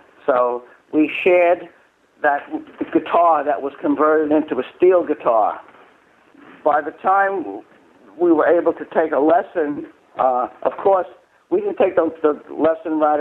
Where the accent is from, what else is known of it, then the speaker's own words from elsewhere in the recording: Brooklyn, New York, United States; We were growing up in Brooklyn. We're hearing that all of a sudden the rock and roll